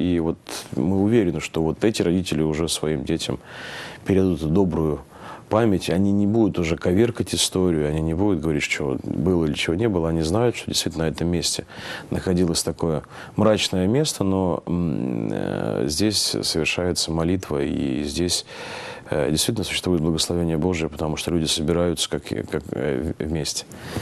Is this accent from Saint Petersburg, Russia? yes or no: yes; Saint Petersburg, Russia; Вот я коренной, я коренной ленинградец, петербуржец